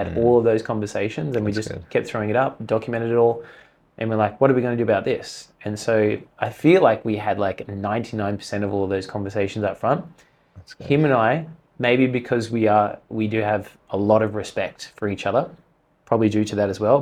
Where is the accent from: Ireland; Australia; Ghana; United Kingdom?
Australia; we're Australian